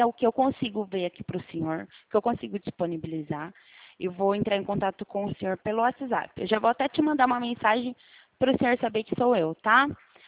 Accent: São Paulo, Brazil; Eu sou do estado de São Paulo.

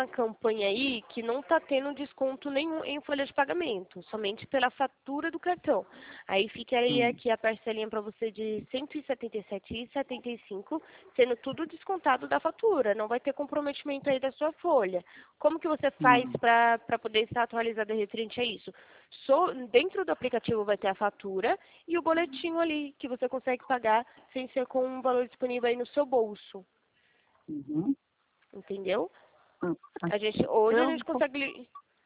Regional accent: São Paulo, Brazil; eu sou aqui de São Paulo.

